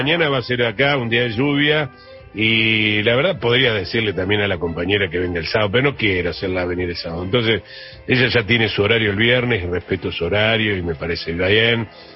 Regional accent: Buenos Aires, Argentina; Yo, como sabés, soy muy porteño en ese aspecto, y me encanta tomar un cafecito

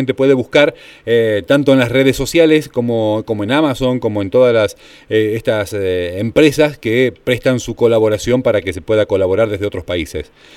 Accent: Argentina; nuestra solidaridad como hermanos argentinos

